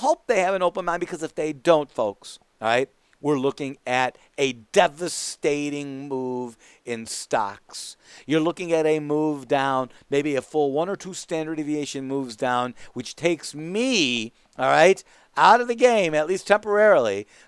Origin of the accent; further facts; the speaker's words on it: United States; But I got to tell you something, folks. I'm an American first.